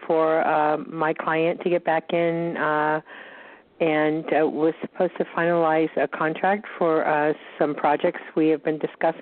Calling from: Georgia, United States

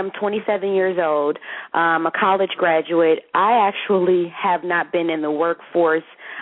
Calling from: Atlanta, Georgia, United States; I'm calling from Atlanta, Georgia.

